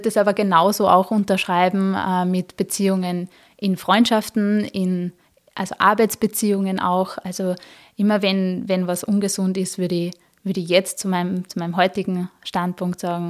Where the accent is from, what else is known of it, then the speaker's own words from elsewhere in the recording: Schwertberg, Upper Austria, Austria; also ich komme aus Schwertberg